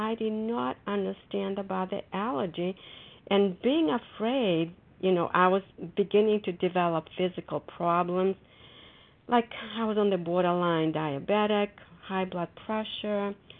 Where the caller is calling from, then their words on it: Foxborough, Massachusetts, United States; I'm calling from Foxborough, Massachusetts.